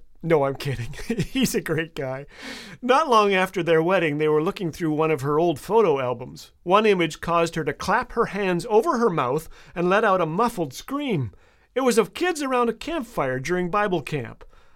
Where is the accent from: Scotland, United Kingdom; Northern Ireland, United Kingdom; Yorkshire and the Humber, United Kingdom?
Scotland, United Kingdom; about the same as a Scotsman like me over-tipping in a restaurant.